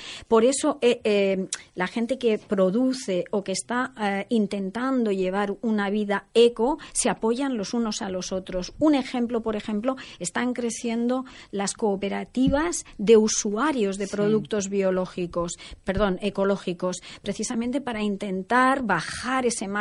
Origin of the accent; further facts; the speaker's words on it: Mataró, Catalonia, Spain; igual que yo vengo de Mataró. En Mataró era la zona textil de la zona.